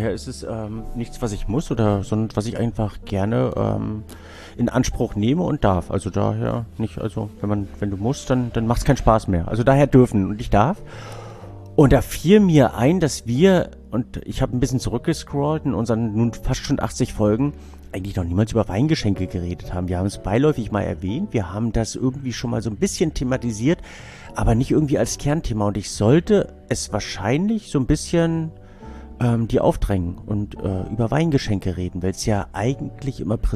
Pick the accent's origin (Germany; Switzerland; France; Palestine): Germany; Binz, Mecklenburg-Vorpommern; Ich bin in Binz groß geworden.